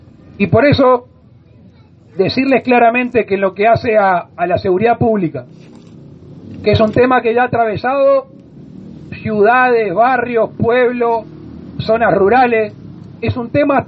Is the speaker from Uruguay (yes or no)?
yes; Uruguay; Todos nosotros, si somos uruguayos y pertenecemos acá y vivimos en este territorio